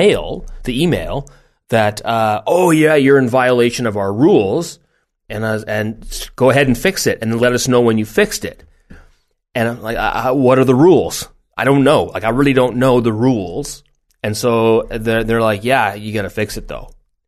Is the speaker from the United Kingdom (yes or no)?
no; Canada; Amazon America still works as far as I know, but Amazon Canada, and we're Canadian.